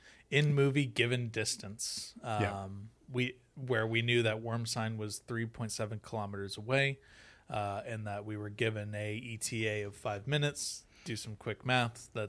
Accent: Florida, United States; when I grew up in Florida and we would go down to Cape Canaveral

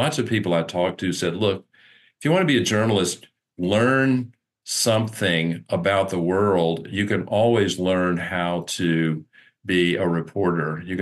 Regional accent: Roanoke, Virginia, United States; Well, I am a native of Virginia. I was born and raised in Roanoke. I attended the public schools here.

